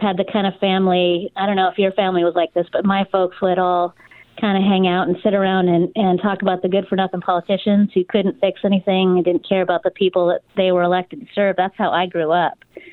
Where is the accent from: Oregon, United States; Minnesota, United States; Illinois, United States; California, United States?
Oregon, United States; Klamath Falls; I am a lifelong Oregonian. I'm a small town girl. I'm originally from Klamath Falls.